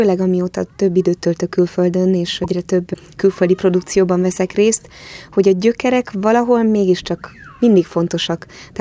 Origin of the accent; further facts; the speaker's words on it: Hungary; az, hogy Magyarországon nőttem föl, és egy belenőttem itt egy millióbe, egy kultúrába